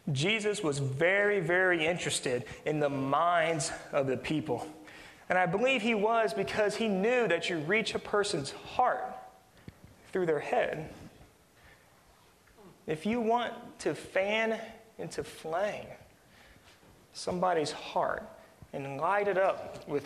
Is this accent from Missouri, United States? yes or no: yes; Jefferson City, Missouri, United States; I was born, I was raised in Jeff City. We went to a Catholic grade school. We went to a Catholic high school.